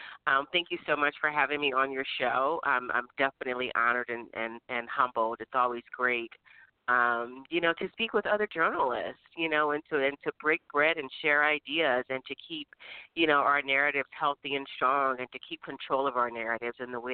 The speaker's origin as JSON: {"language": "English", "town": "Chester", "region": "Pennsylvania", "country": "United States", "tie": "born or raised there", "said": "I grew up outside of Philly in a small town called Chester, Pennsylvania."}